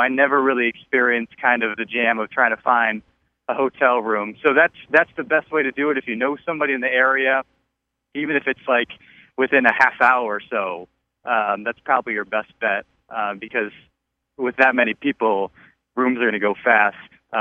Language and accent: English; Philadelphia, Pennsylvania, United States; I grew up in a big city. I grew up in Philadelphia, so I like the crowds.